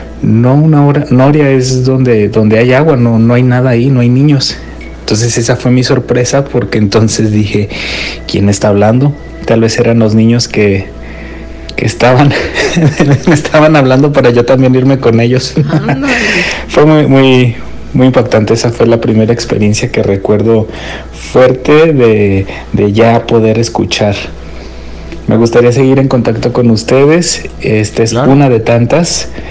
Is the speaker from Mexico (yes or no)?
yes; León, Guanajuato, Mexico; Yo estudié en la Universidad de Guanajuato, soy originario de León.